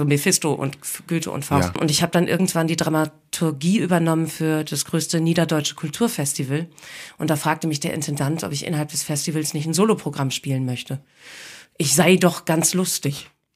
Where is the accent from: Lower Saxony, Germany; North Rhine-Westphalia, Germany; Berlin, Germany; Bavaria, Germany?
Lower Saxony, Germany; Aurich; born there; Im Auricher Kreiskrankenhaus.